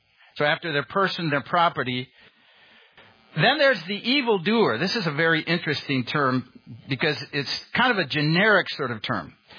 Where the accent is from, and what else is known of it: Chicago, Illinois, United States